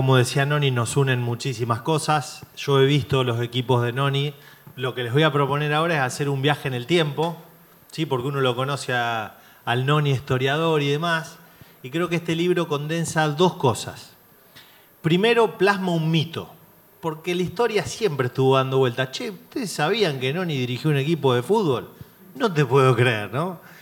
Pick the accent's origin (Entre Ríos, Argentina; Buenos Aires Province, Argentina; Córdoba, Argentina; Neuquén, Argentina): Buenos Aires Province, Argentina; Colón; yo soy oriundo de Colón, provincia de Buenos Aires, es bien abajo de la botita.